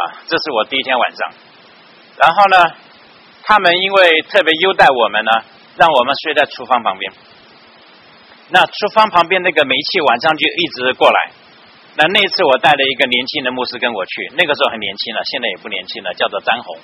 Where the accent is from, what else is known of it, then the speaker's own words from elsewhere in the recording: Taiwan; moved away as an adult; also born or lived in Qingdao, China; now in United States; 我是生在青岛。所以我是有点年纪的人哈。那解放到台湾。所以在台湾读了大学，然后来美国再读书，然后在这边慢慢这样子过来的。来美国有30多年了哈